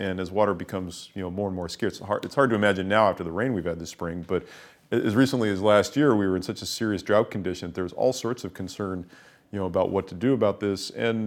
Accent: California, United States; I'm from California originally

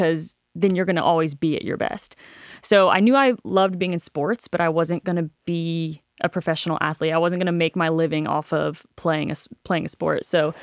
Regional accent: Hickory, North Carolina, United States; I grew up in Hickory, North Carolina, so I played soccer my whole life. Went to a small university there called Wingate University

